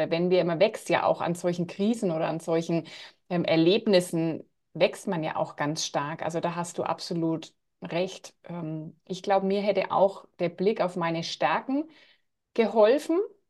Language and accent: German; Bavaria, Germany; ich komme aus der Nähe von Nürnberg oder von Fürth in Mittelfranken. Das hört man vielleicht manchmal dann im Laufe des Gesprächs auch.